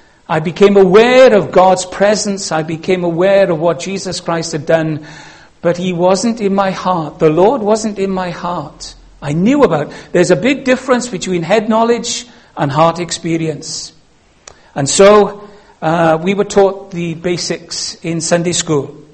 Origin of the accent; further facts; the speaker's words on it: Wales, United Kingdom; The only thing you know about me at the moment is that I'm Welsh, and that's because of my accent.